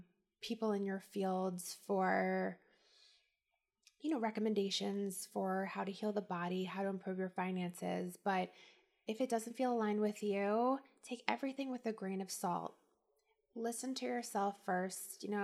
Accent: New Jersey, United States; Listen, I'm from New Jersey. I still get real heated in the car.

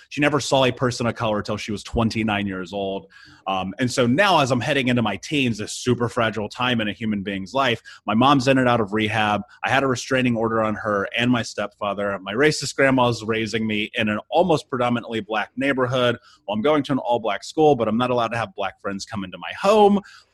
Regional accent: Indianapolis, Indiana, United States; I grew up in the Midwest, Indianapolis.

